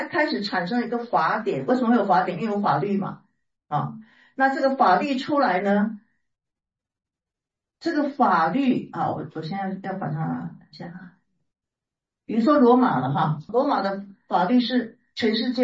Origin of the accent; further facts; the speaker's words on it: China; 好，我用我们中国人的概念哈。